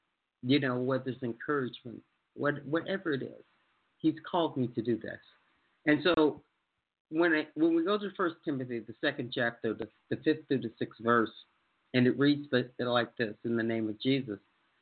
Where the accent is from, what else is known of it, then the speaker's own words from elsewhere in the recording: Chicago, Illinois, United States; I love music and I love house music because I'm from Chicago, so I'm an old house head, as we say here.